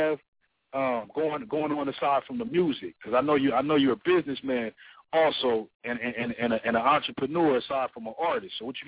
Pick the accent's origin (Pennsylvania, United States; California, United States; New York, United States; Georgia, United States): California, United States; Los Angeles; Even though I'm from Los Angeles, California is California, man.